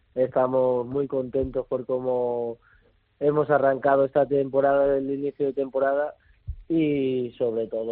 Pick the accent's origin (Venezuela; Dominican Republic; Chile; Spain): Spain; Valencia, Valencian Community; born there; Sí, bueno, nací en Nazaret, un barrio de Valencia